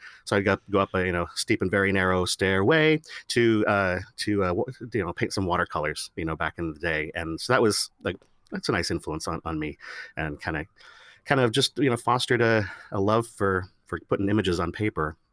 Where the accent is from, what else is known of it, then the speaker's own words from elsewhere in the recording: Oregon, United States; moved away as an adult; now in Los Angeles, United States; Yeah. No, I was 18 when I left, moved to LA.